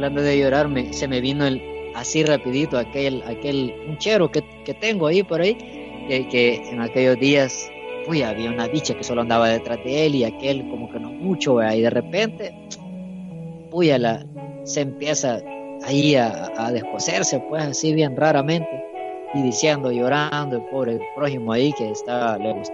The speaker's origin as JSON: {"language": "Spanish", "country": "El Salvador", "said": "Un saludito aquí desde El Salvador, pues. Como ustedes ya lo saben, y más de los que ya somos salvadoreños, pues aquí El Salvador es el pulgarcito de América. Es un país tan chiquito"}